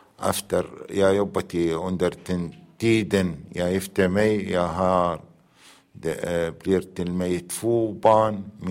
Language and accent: Swedish; Deir ez-Zor, Deir ez-Zor Governorate, Syria; Swedish is a second language; now in Sweden; Vi kom från Syria, Deir ez-Zor.